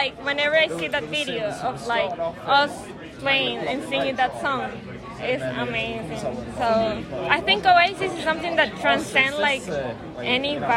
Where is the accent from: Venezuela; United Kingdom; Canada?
Venezuela; I'm from Venezuela, yes.